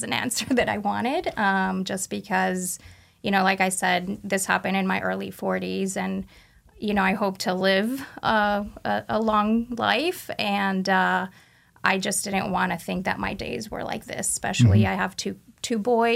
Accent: Argentina; English is a second language; also born or lived in Canada; So I am originally from Argentina.

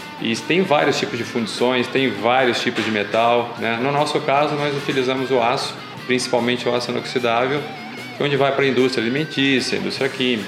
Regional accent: Rio de Janeiro, Brazil; accent: carioca; now in Mogi Mirim, Brazil; Eu sou nascido em Mojimirim, mas com menos de 1 ano de idade eu me mudei para o Rio de Janeiro, né, onde eu passei a maior parte da minha vida.

